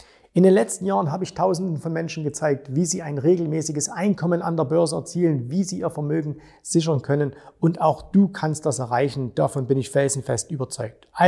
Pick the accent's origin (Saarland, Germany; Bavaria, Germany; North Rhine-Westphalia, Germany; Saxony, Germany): Saxony, Germany; in meinem Heimatbundesland Sachsen